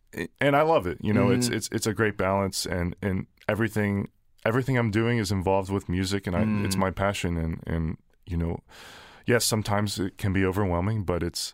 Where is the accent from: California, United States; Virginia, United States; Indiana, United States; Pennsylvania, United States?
Pennsylvania, United States; Mechanicsburg; I grew up in Mechanicsburg